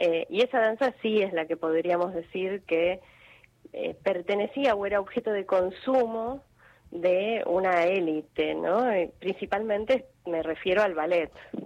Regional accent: San Luis, Argentina; decidí estudiar la carrera de artes en la Facultad de Filosofía y Letras de la UBA, mudándome también, ¿no?, porque yo soy de San Luis.

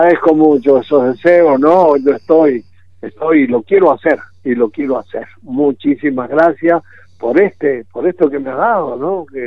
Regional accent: Cuyo, Argentina; Si nosotros somos cuyanos

